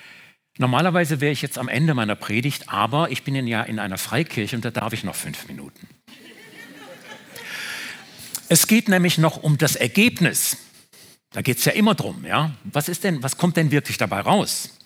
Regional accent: Baden-Württemberg, Germany; Wir sind keine Schwaben, wir sind Badener.

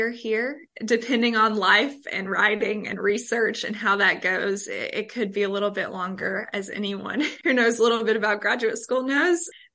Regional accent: Guntersville, Alabama, United States; I'm originally from Gunnersville, Alabama. Then went to UNA for my undergraduate studies, where I majored in English and history.

